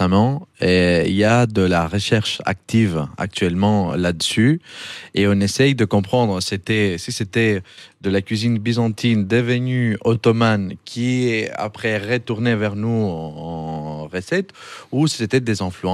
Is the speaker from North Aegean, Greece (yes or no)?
no; Kalamata, Peloponnese, Greece; moi je viens aussi, j'ai grandi, je suis né à Kalamata.